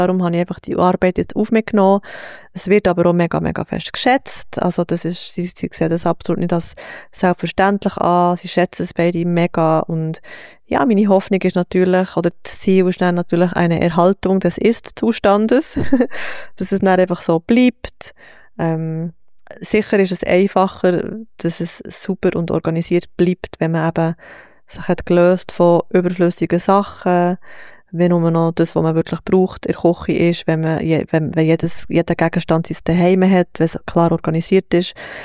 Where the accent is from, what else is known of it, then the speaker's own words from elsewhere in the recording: Thun, Bern, Switzerland; Also ich wohne, oder ich bin in der Hochburg von Freikirchen aufgewachsen